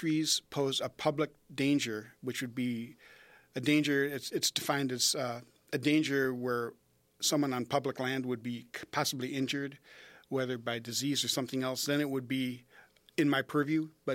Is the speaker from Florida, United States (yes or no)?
no; Madison, Wisconsin, United States; also born or lived in Indianapolis, United States / Milwaukee, United States; Well, I was born in Indianapolis and moved to the Wisconsin area when I was young, and moved to Madison from Milwaukee when I was about 8 years old, and that's where I grew up.